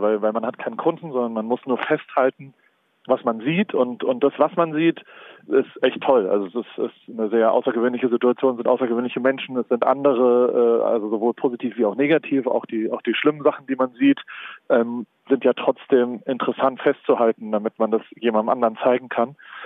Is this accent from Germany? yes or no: yes; Hamburg, Germany; ich komme aus Hamburg